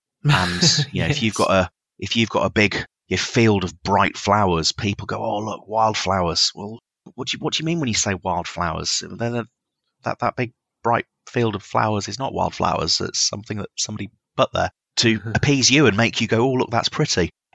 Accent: Birmingham, West Midlands, United Kingdom; I grew up just outside Birmingham, a place called Sutton Park

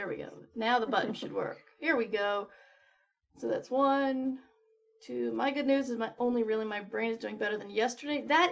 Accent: the South, United States; I am the one from the South.

